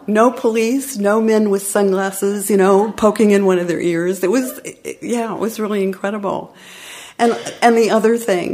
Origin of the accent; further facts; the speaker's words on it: United States; you know, I'm American. I just got here.